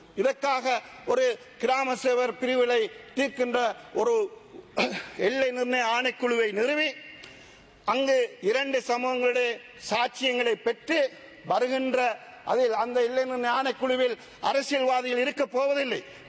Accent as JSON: {"language": "Tamil", "town": "Kalmunai", "region": "Eastern Province", "country": "Sri Lanka", "tie": "born or raised there", "said": "நான் எனது தாயகமான நாம் பிறந்து வளர்ந்து கல்வி கற்ற கல்முனை மாநகர பிரதேசம்"}